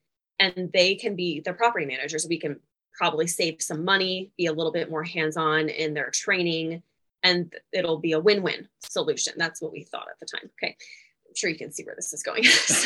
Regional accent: Louisville, Kentucky, United States; I'm from Louisville, Kentucky, though, which normally people from Louisville don't have an accent. It's more Eastern Kentucky, but I'm relieved to know that I don't have a, you know, a hick Kentucky accent.

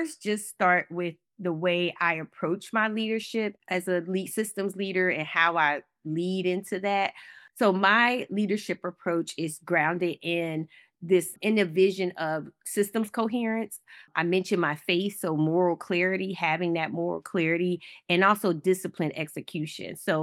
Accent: the North, United States; now in US South; being a Northerner, coming from the North to the South to lead for racial equity?

